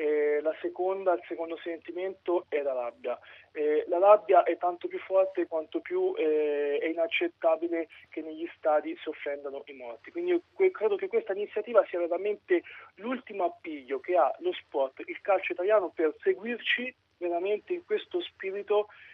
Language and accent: Italian; Arezzo, Tuscany, Italy; io sono di Arezzo e tra Arezzo e Pugliese c'è una rivalità incredibile.